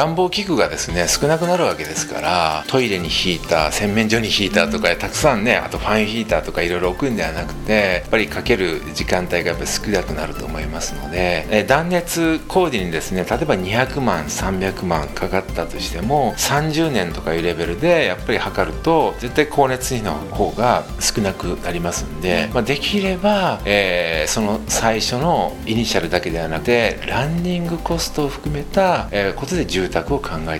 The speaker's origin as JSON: {"language": "Japanese", "region": "Hiroshima", "country": "Japan", "tie": "born or raised there", "said": "私の実家も西区のですね、まあ、目の前に海が見えるところにあるんですが、築35年で"}